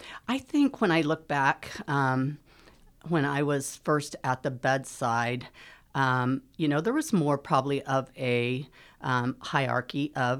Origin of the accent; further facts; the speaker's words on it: Topeka, Kansas, United States; I was born and raised in Topeka.